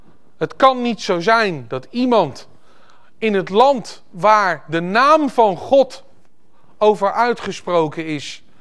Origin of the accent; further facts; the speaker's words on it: The Hague, South Holland, Netherlands; born there; ik ben in Den Haag geboren zoals u weet en misschien kunt horen